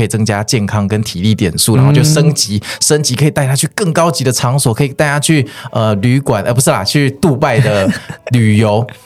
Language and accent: Chinese; Kaohsiung, Taiwan; 小时候其实我是高雄人，那高雄我们以前常常会去左营